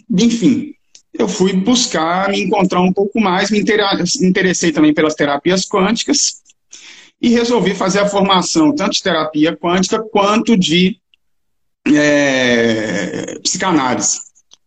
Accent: Minas Gerais, Brazil; Então, sou de Minas e venho de uma família da área de medicina e de bioquímica.

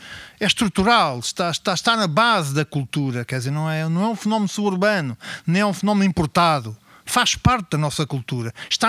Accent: Lisbon, Portugal; eu sou de Lisboa, sou da Moraria, mas vivo aqui há muitos anos, meus pais eram daqui

